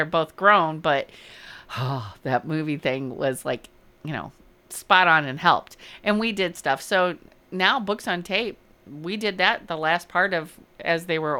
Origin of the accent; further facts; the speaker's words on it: Chicago, Illinois, United States; Well, we're from Chicago, so how my husband drives anyway.